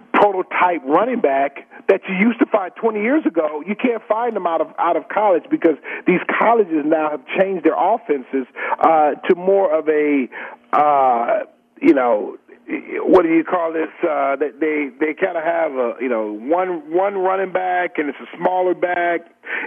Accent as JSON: {"language": "English", "town": "Detroit", "region": "Michigan", "country": "United States", "tie": "born or raised there", "said": "to get to Detroit, to my hometown, and win a championship"}